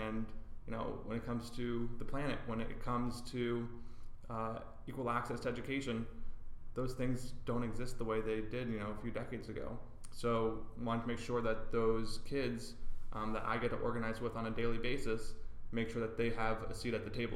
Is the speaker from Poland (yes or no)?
no; Boston, Massachusetts, United States; born there; So I was born in Boston.